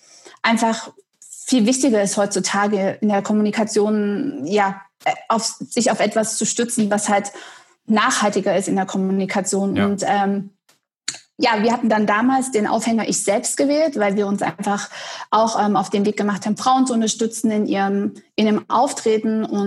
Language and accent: German; Dresden, Saxony, Germany; born there; now in Detmold, Germany; Ich bin geboren in Dresden und hatte schon einige Stationen in meinem Leben jetzt hinter mir. Und bin jetzt in Detmold, wo der Firmensitz von Tamaris ist. Und ja, lebe da jetzt